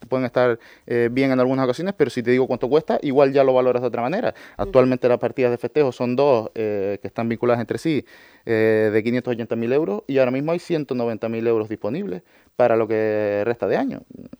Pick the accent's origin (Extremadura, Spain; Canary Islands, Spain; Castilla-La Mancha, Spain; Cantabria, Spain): Canary Islands, Spain; El Cotillo; Yo soy del Cotillo, lo que supone la fiesta del Cotillo para el pueblo es una barbaridad